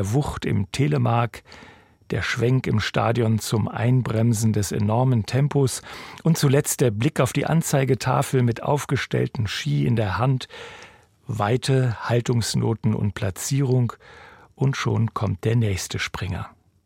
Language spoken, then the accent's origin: German; Northern Germany, Germany; Beides gibt es im norddeutschen Flachland, wo ich aufgewachsen bin, eher weniger.